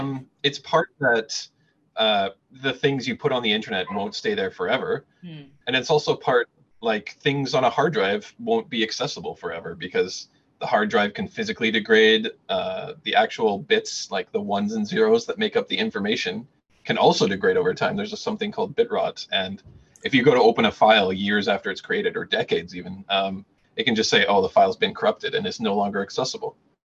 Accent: Prince George, British Columbia, Canada; I grew up in Prince George, British Columbia. I did my schooling at UBC, both my undergrad and my master's in archival studies. Then I moved to the island

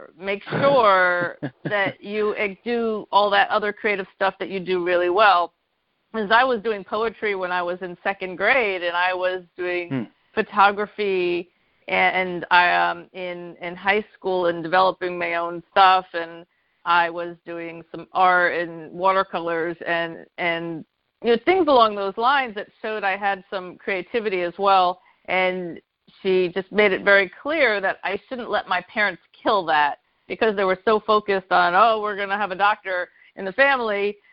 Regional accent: New York, United States; I grew up in New York, suburbs of New York City. It was about 45 minutes away in Rockland County.

